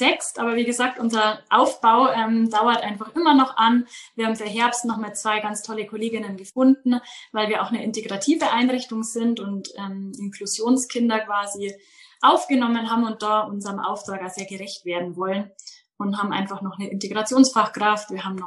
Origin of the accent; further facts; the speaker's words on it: Bavaria, Germany; Ich komme aus dem Münchner Umland, aus dem schönen Bayern. Und ich bin 27